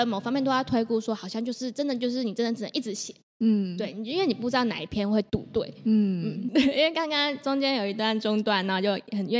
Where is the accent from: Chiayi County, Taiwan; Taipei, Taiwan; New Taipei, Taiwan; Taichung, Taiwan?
Chiayi County, Taiwan; Chiayi; 回到嘉义，就在吃早餐，就是有时候去吃早餐的时候，就发现说，哎，嘉义怎么有一些早餐店把这个我们小时候在自己家厨房吃的煎肉粽拿出来变成早餐的正餐去贩售